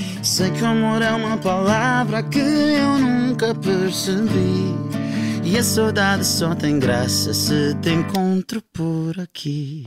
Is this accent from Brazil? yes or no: no; Alcobaça, Leiria, Portugal; now in Nazaré, Portugal; Eu sou de Alcobaça, mas vivo na Nazaré. É pertinho, mas...